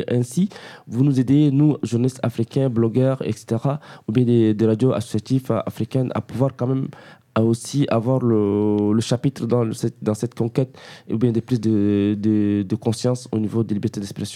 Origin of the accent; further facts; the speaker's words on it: Senegal; also born or lived in Guinea / Tunisia; Je viens du Sénégal, j'ai vécu aussi en Guinée, en Tunisie